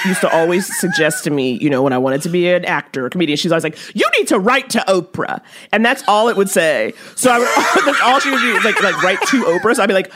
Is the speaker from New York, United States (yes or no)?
yes; New York, United States; I just feel like as a New Yorker, I can just see people turning around being like, who this bitch?